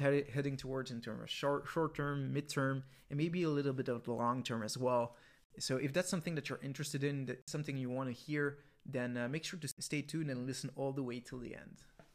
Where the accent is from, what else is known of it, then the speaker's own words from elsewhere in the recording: Belgium; and I'm from Belgium, so it's a neighbor country